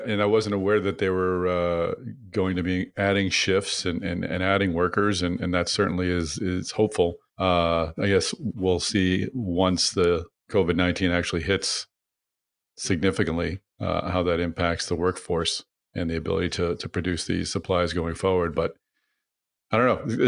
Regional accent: Boston, Massachusetts, United States; That'll be September 24th and 25th, of course, in Boston, my hometown.

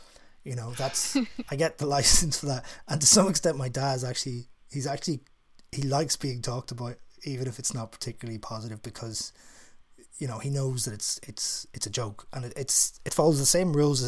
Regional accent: Ireland; now in London, United Kingdom; Because the column is about parenting and family and being Irish in London and all those things.

